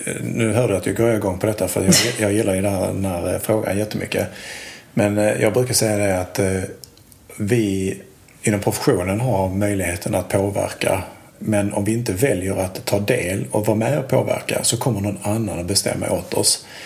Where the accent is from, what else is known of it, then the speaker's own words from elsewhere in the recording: Skåne, Sweden; accent: Skåne; Men jag hoppas att min skånska går igenom.